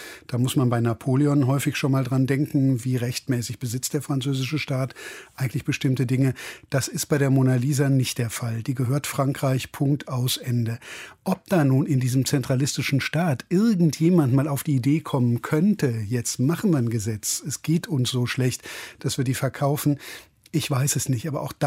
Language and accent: German; Wuppertal, North Rhine-Westphalia, Germany; born there; ich bin geboren in Wuppertal